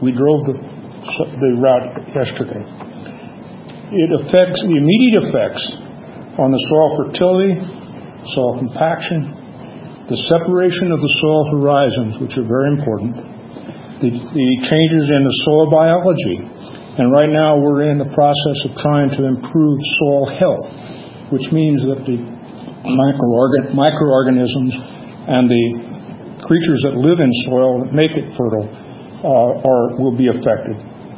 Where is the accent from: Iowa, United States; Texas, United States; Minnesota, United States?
Iowa, United States; Ames; from Ames.